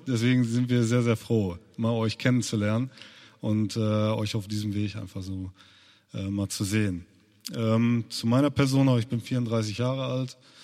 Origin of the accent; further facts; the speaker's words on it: Münster, North Rhine-Westphalia, Germany; Ich komme aus Münster.